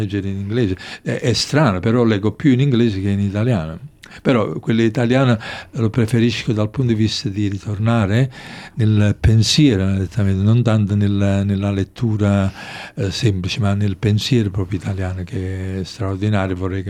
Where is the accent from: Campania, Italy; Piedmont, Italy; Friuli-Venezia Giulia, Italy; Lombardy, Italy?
Campania, Italy; Naples; now in Australia; Napoli mi ha insegnato questo, che noi siamo dei cittadini del mondo, che veniamo da Napoli o veniamo dal Venezuela o dall'Africa